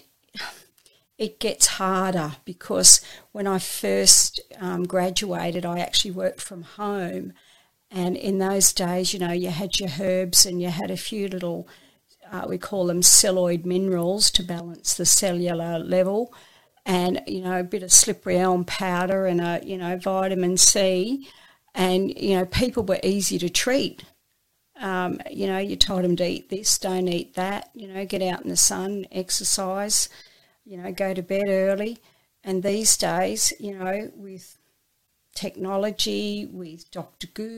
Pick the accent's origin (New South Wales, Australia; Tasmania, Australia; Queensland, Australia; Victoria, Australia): New South Wales, Australia; Sydney; So, you know, I grew up in Sydney, and but I knew I'd never live there.